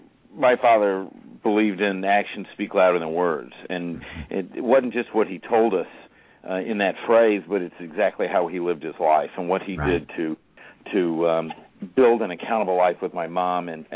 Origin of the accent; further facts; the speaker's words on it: Atlanta, Georgia, United States; Well, I grew up in Atlanta, Georgia, and I'm the son of almost two immigrants.